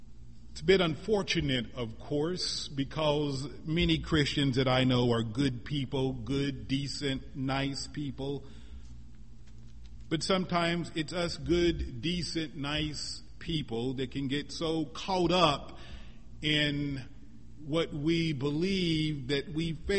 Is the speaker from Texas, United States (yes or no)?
no; Missouri, United States; he was not only the senator from my home state of Missouri, but he was also from my hometown